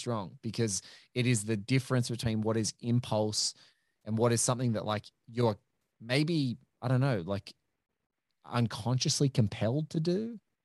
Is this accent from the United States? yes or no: no; Australia; accent: Australian; not the other word that you thought I might've been saying because of my Australian accent.